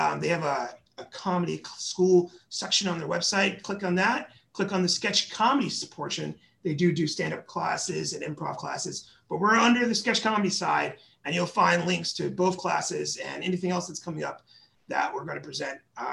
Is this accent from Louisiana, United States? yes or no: no; Herndon, Virginia, United States; So I consider myself a local kid. I grew up in Northern Virginia in Herndon and then went to American University.